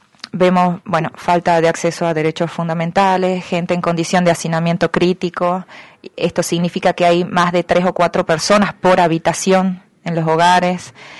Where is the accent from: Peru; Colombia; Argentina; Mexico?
Argentina; Tucumán; los que hemos salido perdiendo somos todos los tucumanos